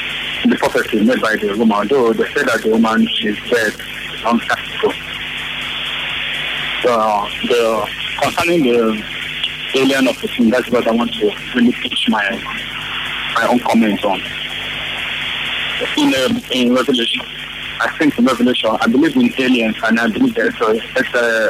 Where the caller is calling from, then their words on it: Port Harcourt, Rivers, Nigeria; I'm calling in from Port Harcourt.